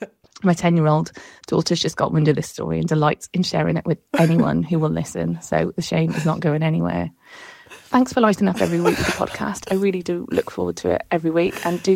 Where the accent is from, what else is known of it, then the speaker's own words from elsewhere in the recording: Northern Ireland, United Kingdom; I spent my childhood growing up in Northern Ireland and I attended the same school as